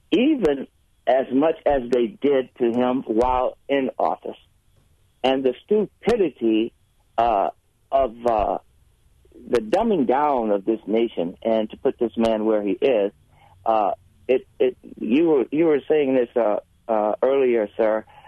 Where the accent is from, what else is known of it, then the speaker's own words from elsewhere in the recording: Texas, United States; now in Toma, United States; I'm black. I'm from Texas, but I live in Toma.